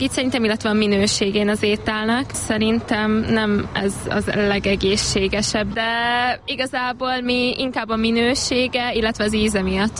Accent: Great Hungarian Plain, Hungary; alföldiek vagyunk, és hogy ez már inkább ilyen megszokott nálunk

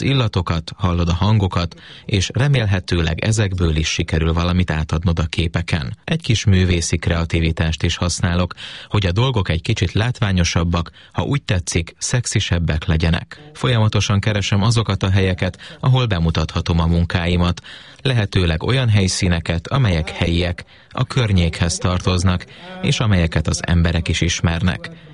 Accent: Kenya; Hungarian is a second language; now in Hungary; Kenyából származom.

